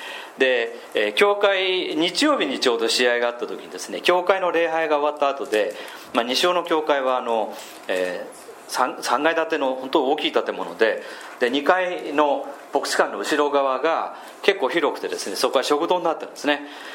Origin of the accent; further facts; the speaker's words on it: Tokyo, Japan; now in Aichi, Japan; 私は東京人だったんですが、同じ年の江川が、